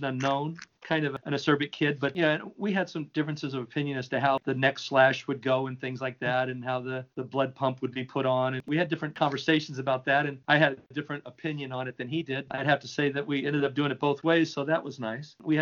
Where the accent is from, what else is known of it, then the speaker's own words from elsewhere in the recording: Covina, California, United States; Just came to mind that parts of American Graffiti were shot in my hometown along Citrus Boulevard in Covina.